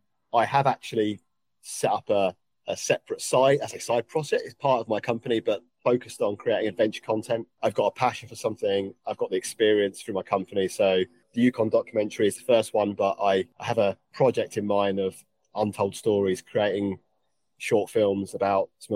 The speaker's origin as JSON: {"language": "English", "region": "England", "country": "United Kingdom", "accent": "English", "said": "people can deal with my English accent and my often very fast talking"}